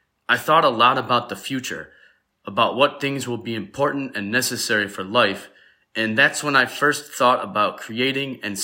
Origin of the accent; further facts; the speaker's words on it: South Africa; moved away as an adult; now in United States; I was born in South Africa, and I moved to America when I was a university student, and I attended university in America.